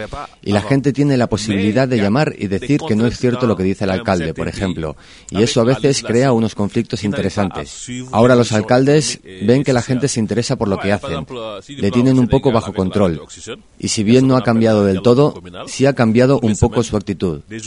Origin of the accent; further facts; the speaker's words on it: Kenya; Yo vengo de Kenia, donde no tenemos todavía leyes sobre el sector audiovisual.